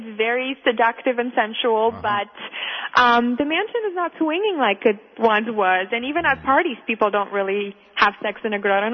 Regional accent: Canada; also born or lived in Poland; I'm Polish. I was born in Poland, and I grew up in Canada.

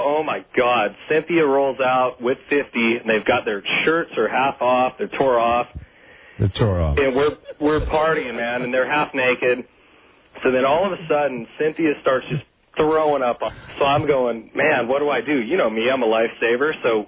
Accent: Missouri, United States; born there; I was born in Missouri. That's the show me state.

